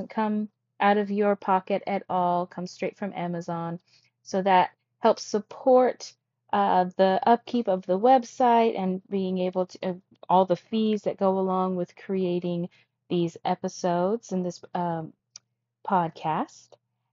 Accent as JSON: {"language": "English", "region": "Alaska", "country": "United States", "tie": "born or raised there", "said": "am a knitter, crafter, mental health therapist, mental health advocate, new mama, and adventurer in my home state of Alaska."}